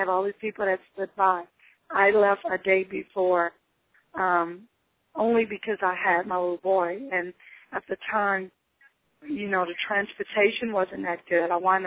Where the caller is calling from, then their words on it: Metairie, Louisiana, United States; Right now I'm in Metairie, Louisiana. Hard to stay away from home.